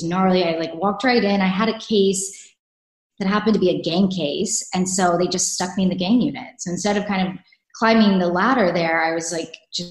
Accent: Georgia, United States; also born or lived in New York; No, but also I'm not from New York. I'm from Georgia. So I didn't have family there.

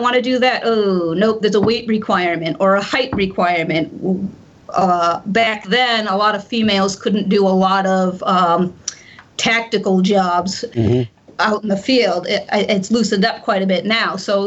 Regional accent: Millville, Massachusetts, United States; I grew up in a really small town in Massachusetts called Millville, so small that it's actually combined with the neighboring town to form a high school.

